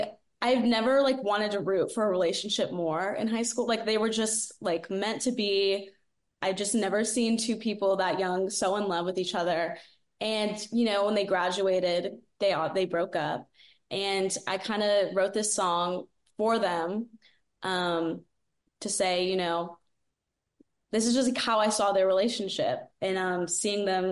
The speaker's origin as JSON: {"language": "English", "town": "Dallas", "region": "Texas", "country": "United States", "tie": "born or raised there", "said": "I grew up in Dallas, so I'm from the South, but I didn't really grow up with a lot of country music"}